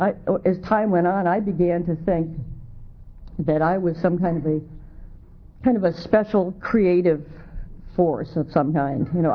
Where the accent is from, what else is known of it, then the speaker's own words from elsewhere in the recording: Michigan, United States; I grew up in Michigan, and the drinking age was 21.